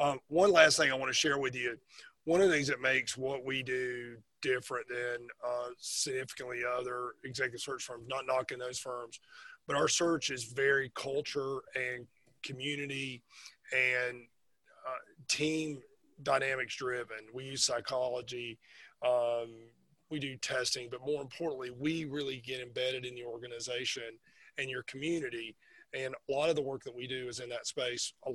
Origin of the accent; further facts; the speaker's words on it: North Carolina, United States; I'm actually from North Carolina, if you can't recognize the accent.